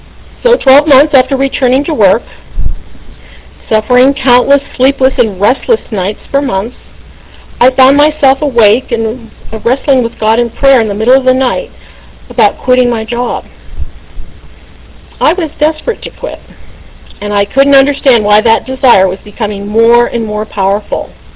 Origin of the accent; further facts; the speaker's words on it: New Jersey, United States; I grew up in New Jersey, in an affluent suburb of New York City.